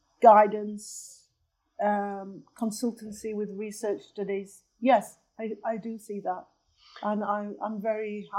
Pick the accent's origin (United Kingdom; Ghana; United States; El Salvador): United Kingdom; England; And that includes people like myself who were born and raised in England.